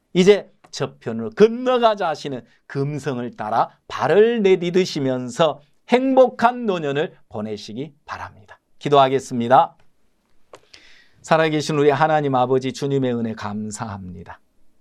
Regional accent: South Korea; 저 한국 사람이에요.

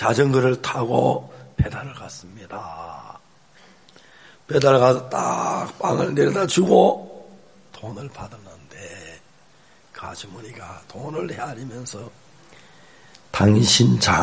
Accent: Seonsan, North Gyeongsang, South Korea; 선산은 큰 도시도 아닌데 선산으로 그분이 설교사로 왔어요. 저희 고향으로.

